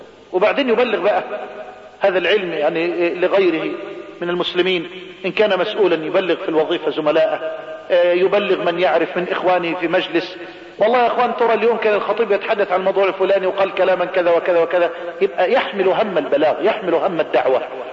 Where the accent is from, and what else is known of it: Egypt